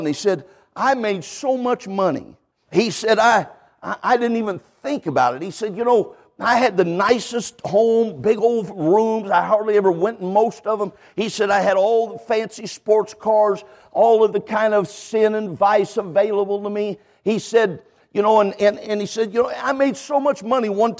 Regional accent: California, United States; I grew up a preacher's kid. My dad was a Baptist preacher. I grew up in California.

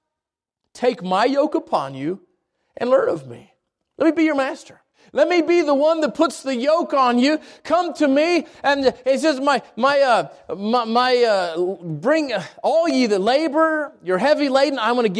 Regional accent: Albuquerque, New Mexico, United States; I'm from Albuquerque. Albuquerque and Chicago are just a little bit different in size.

